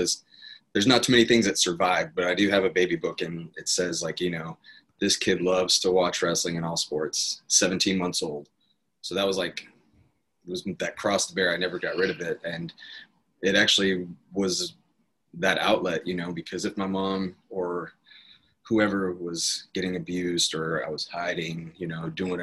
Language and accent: English; Apache Junction, Arizona, United States; I grew up in Apache Junction, Arizona.